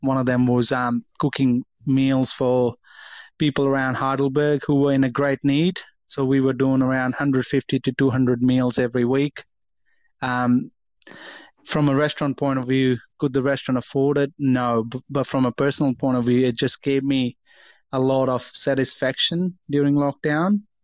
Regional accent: India; And I tell them I'm from India.

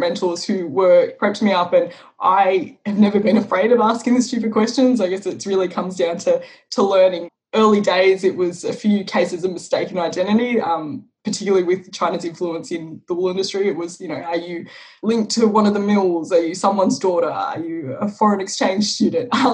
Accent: Blacktown, New South Wales, Australia; So I'm originally from Blacktown out of Western Sydney, and I'm first-generation Australian born.

